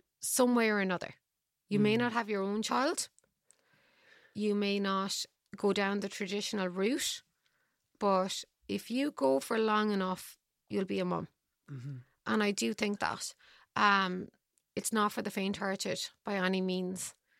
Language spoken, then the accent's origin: English; Ireland; I love giving out. I love the depression. I'm Irish.